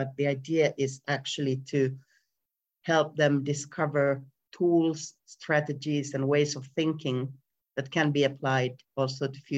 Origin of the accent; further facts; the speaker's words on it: Finland; I'm originally from Finland. That's why I have the weird name.